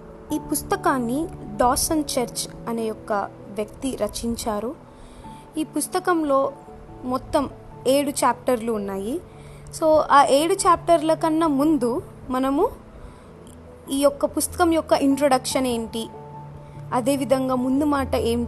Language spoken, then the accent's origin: Telugu; Proddatur, Andhra Pradesh, India; మాది ప్రొద్దుటూరు.